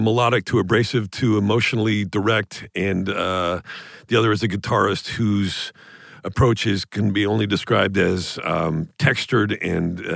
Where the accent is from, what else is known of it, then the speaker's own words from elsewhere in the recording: Toronto, Ontario, Canada; I grew up in Toronto